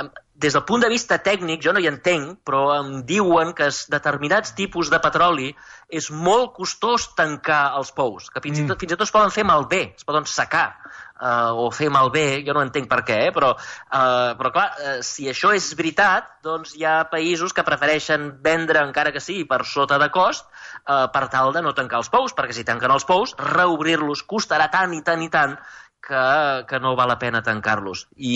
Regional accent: Cabrera de Mar, Catalonia, Spain; Jo sóc del Maresme, diguem, de Cabrera de Mar, i jo recordo quan era petit que tot el Cabrera de Mar, tot el Maresme, Vilassar, Mataró, tot arreu estava ple d'hivernacles

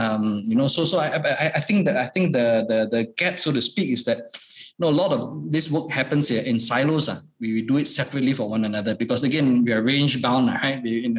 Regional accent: Malaysia; that I would love to see define us as Malaysian are things like compassion, you know, our love for family, our love for, you know, spending time together, for helping one another.

